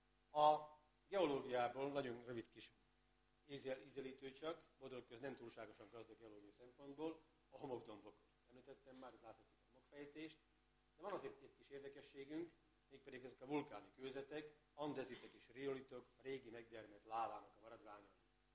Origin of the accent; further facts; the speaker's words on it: Kráľovský Chlmec, Košice Region, Slovakia; Maga Királyhelmec, a szülővárosom és lakóhelyem, ahol 55 éve világra jöttem, és itt is életünk.